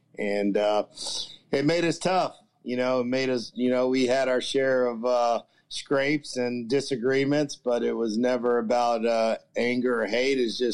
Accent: Lawton, Oklahoma, United States; I grew up in Lawton, Oklahoma, right outside the military base, which was Fort Sill, and had four older brothers, and we grew up right outside the military base.

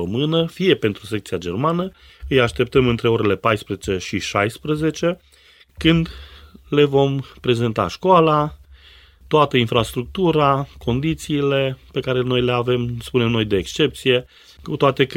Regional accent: Romania; vă spun chiar și eu, ca și român și vorbitor de limbă română

